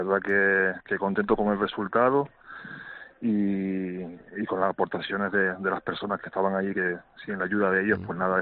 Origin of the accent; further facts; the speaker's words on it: Tazacorte, Canary Islands, Spain; yo soy de Tasacorte, soy bagañete y hincapié, pues nacido ahí, en el puerto, vamos, que me he criado en la zona de costa de esa playa.